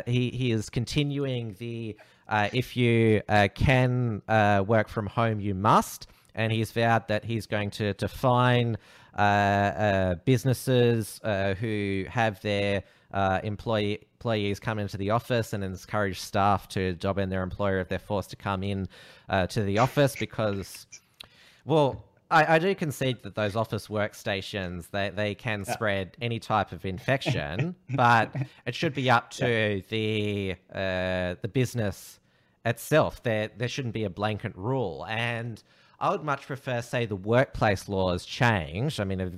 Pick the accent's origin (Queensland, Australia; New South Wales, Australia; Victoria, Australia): Victoria, Australia; And my home state of Victoria